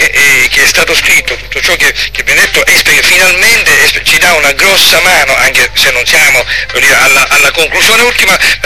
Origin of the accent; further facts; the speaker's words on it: Syracuse, Sicily, Italy; io sono da Siracusa